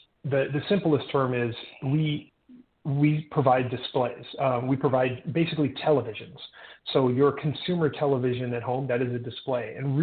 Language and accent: English; San Diego, California, United States; I'm from San Diego, so I'm told that we have perfect pronunciation.